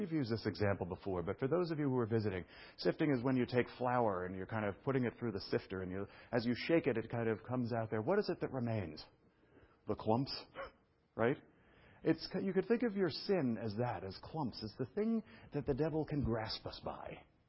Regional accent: Brooklyn, New York, United States; It's a big, fat, dysfunctional family that looks like something resembling what I grew up with in Brooklyn.

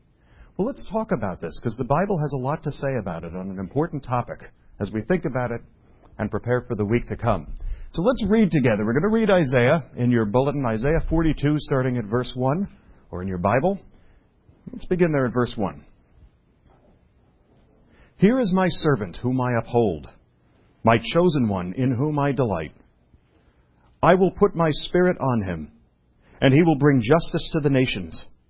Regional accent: New York, United States; By the way, it's not because I'm a New Yorker.

